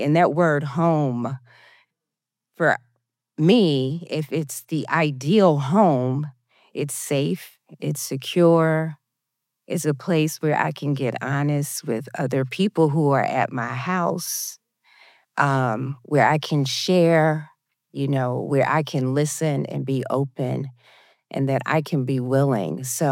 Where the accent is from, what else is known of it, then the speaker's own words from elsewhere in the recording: Atlanta, Georgia, United States; I'm from Atlanta, Georgia.